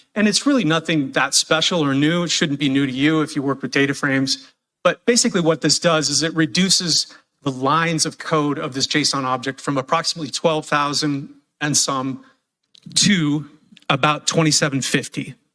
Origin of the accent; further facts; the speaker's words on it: United States; I'm a software optimization engineer at Intel. I'm from the United States.